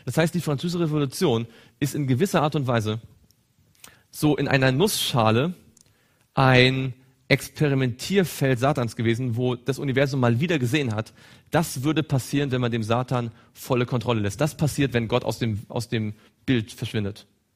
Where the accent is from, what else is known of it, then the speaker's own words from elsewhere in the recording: East Germany, Germany; Ich bin aus Ostdeutschland.